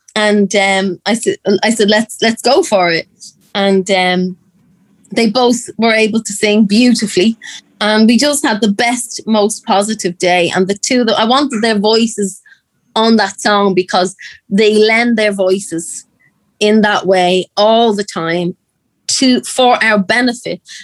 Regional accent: Ireland; I am Irish, and I am female, and I'm from a line of strong women.

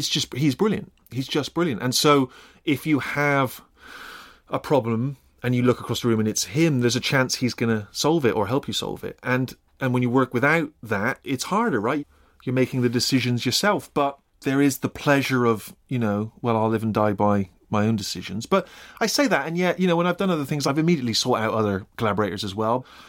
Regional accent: United Kingdom; And that just seemed like so much part of life, and particularly kind of being British.

